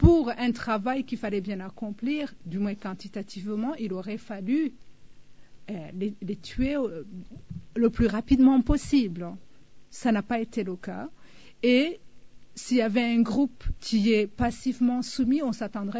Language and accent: French; Rwanda; Excusez-moi, je suis rwandaise, le mot colline vient très facilement dans mon esprit.